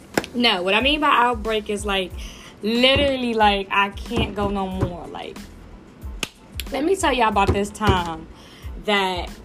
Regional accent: Brooklyn, New York, United States; Not Coney Island, but I am from Brooklyn, New York. From the sty, if you're wondering.

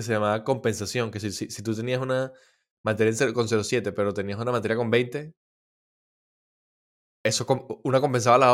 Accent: Caracas, Capital District, Venezuela; yo soy caraqueño

